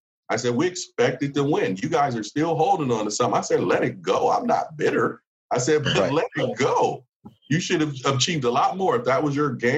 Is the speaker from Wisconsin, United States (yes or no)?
no; Phoenix, Arizona, United States; I'm from Phoenix. I'm from South Phoenix. I grew up 15 minutes, 20 minutes from your campus.